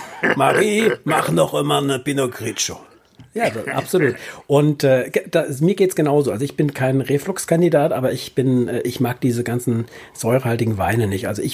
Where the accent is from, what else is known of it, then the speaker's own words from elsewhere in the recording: Mainz, Rhineland-Palatinate, Germany; Ich komme ja aus Mainz.